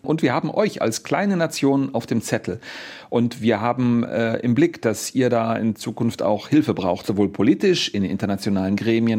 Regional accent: Germany; Und ich sagte, ich bin Deutscher.

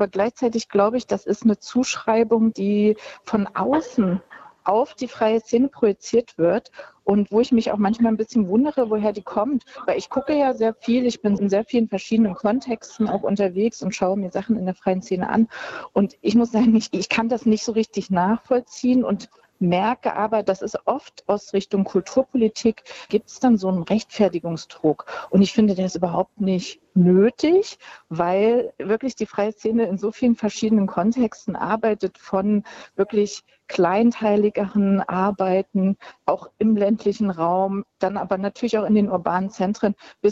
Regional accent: East Germany, Germany; dass wir uns damit nicht nur als Ostdeutsche und Ostdeutschland, sondern gesamtgesellschaftlich auch zusammen im Austausch mit Westdeutschland

